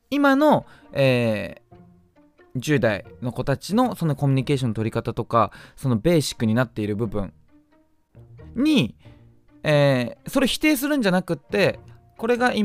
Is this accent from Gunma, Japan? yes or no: yes; Gunma, Japan; 僕群馬出身、あ、そう、僕群馬出身なんですよ。